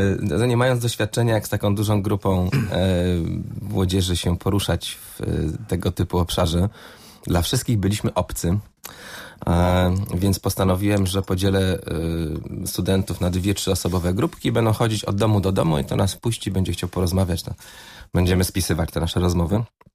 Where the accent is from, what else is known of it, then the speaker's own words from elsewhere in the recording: Bydgoszcz, Kuyavian-Pomeranian Voivodeship, Poland; jestem mieszczuchem, urodziłem się w Bydgoszczy, mieszkam tu 45 lat